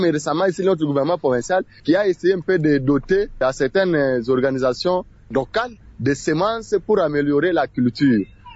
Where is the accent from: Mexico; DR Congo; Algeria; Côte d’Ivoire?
DR Congo; Lomami; Qu'est-ce qui s'est passé chez nous, à l'Omami, ici? L'Omami avait été réputée une province